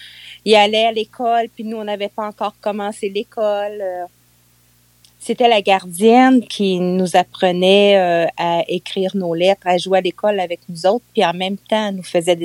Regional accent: Trois-Rivières, Quebec, Canada; born there; je suis née en 1958 à Trois-Rivières. Dans le temps, c'était le Cap de la Madeleine.

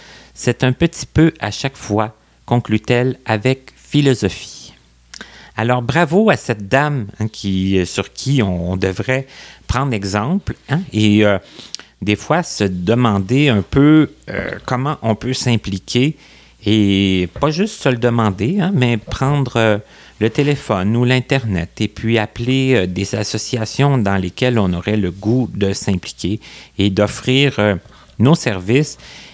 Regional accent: Quebec, Canada; Moi, je suis de l'Abitibi

